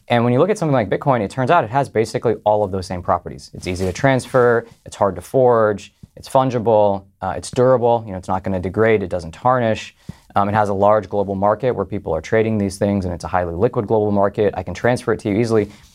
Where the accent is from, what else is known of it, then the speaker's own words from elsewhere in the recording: United States; I think we're very fortunate as American citizens that we have the US dollar.